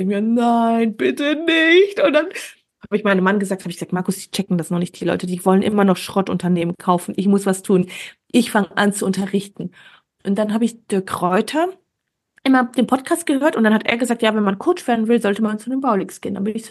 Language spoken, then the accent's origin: German; Wuppertal, North Rhine-Westphalia, Germany; born or raised there